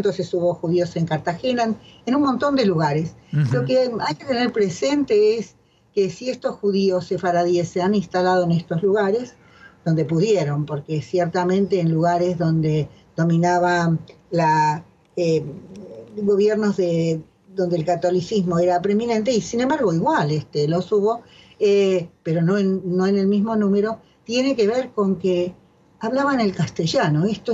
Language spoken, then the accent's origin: Spanish; Argentina; yo soy argentina